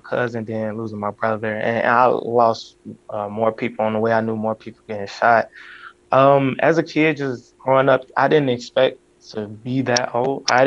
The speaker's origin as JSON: {"language": "English", "town": "Roseland", "region": "Illinois", "country": "United States", "tie": "born or raised there", "said": "And growing up in Roseland, you know, you just had to be on your attention."}